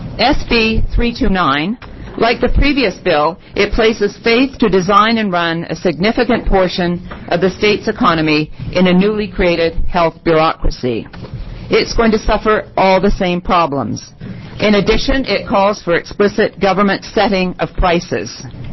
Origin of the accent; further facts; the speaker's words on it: Canada; now in United States; As a former Canadian and as an American, I became an American on December 15th of last year, so I'm very excited to be an American now.